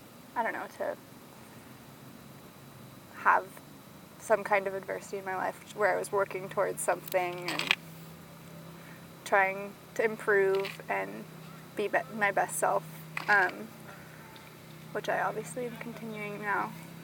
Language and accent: English; Berkeley, California, United States; And I grew up in Berkeley, and that's, like, a pretty liberal place.